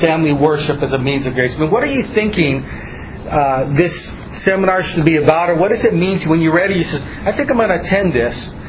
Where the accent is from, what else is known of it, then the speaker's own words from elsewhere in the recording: Hawaii, United States; I'm from Hawaii and attended Maile Bible Church.